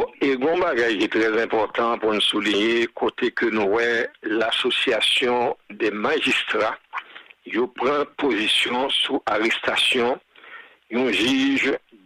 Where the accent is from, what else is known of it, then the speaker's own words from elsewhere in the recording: Haiti; now in Canada; avant d'être un Québécois, Canadien, on est haïtien.